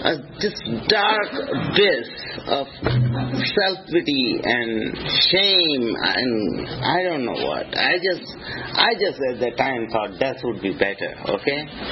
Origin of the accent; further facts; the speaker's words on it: India; Now you have to recall my heritage now. I'm from India. There's a God salesman on every street corner in India.